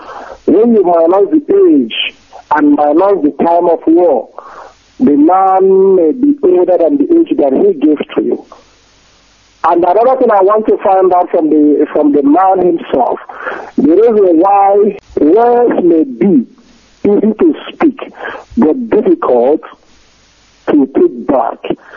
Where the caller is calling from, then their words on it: France; I'm calling from France.